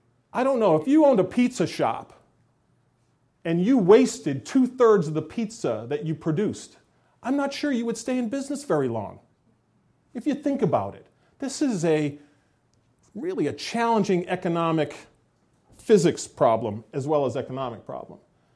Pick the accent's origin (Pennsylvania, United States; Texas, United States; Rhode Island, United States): Rhode Island, United States; I grew up in Rhode Island, not very far from this plant. I watched it being built.